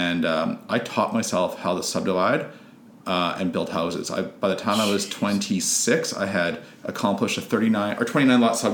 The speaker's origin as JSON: {"language": "English", "town": "West Vancouver", "region": "British Columbia", "country": "Canada", "tie": "born or raised there", "said": "I'm actually from West Van, I grew up in West"}